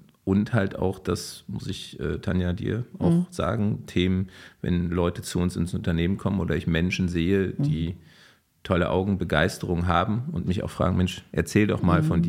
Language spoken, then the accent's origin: German; Dortmund, North Rhine-Westphalia, Germany; Ich komme ja ursprünglich aus dem Ruhrgebiet. Ich bin in der schönsten Fußballstadt Deutschlands groß geworden, ist in Dortmund.